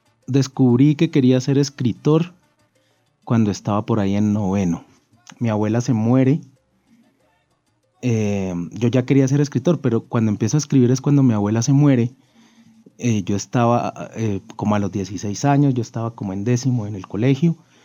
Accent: Cali, Valle del Cauca, Colombia; yo nací en Cali en 1981, en octubre 26

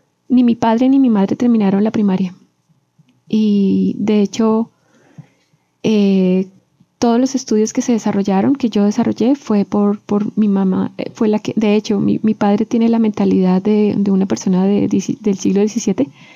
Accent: Bogotá, Colombia; Yo soy bogotana. Nací en la Clínica Comuneros, en la calle Sexta con carrera 30. Y mis padres también son bogotanos.

